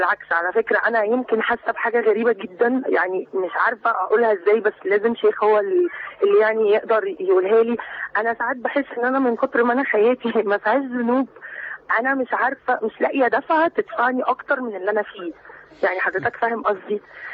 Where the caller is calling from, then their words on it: Cairo, Cairo Governorate, Egypt; من القاهره